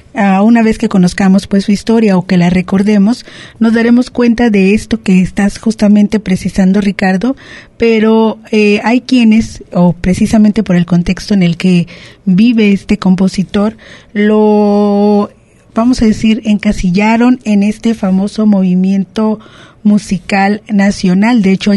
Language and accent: Spanish; Mexico; nosotros como mexicanos